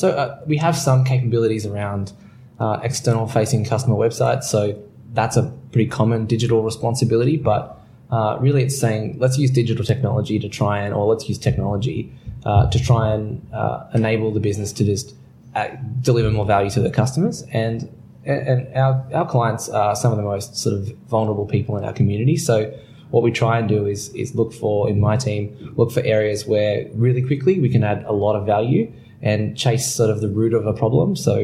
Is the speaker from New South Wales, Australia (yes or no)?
yes; Newcastle, New South Wales, Australia; also born or lived in Sydney; I grew up in Newcastle. I went through school here, spent the early part of my 20s away working in Sydney, which is a bit of a rite of passage for a Novocastrian